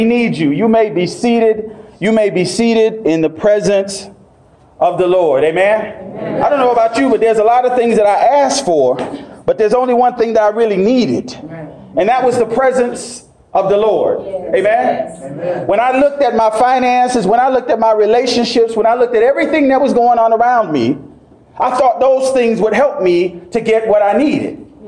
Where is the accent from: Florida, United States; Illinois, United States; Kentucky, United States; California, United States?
Florida, United States; See, I grew up in Florida. And if you know anything about Florida, they tell you at a certain time that you're not supposed to be out on the beach.